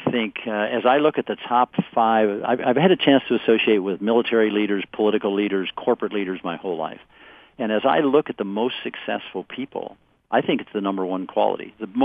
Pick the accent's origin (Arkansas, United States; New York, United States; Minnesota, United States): Minnesota, United States; It was cold. It was cold. I mean, that's the most important thing. It was really cold. I was born in poverty, and we grew our crops and we grew our gardens